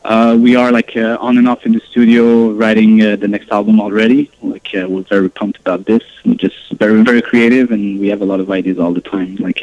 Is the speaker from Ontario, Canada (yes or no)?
no; Montreal, Quebec, Canada; We are a Montreal band based in Montreal. Like pretty much the entire band from Montreal, except Tom, that's from Israel.